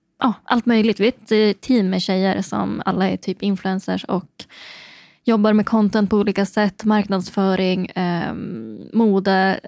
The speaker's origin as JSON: {"language": "Swedish", "region": "Norrland", "country": "Sweden", "said": "Alltså det, jag tror det är olika genom Norrland i sig. Men där jag är ifrån i alla fall."}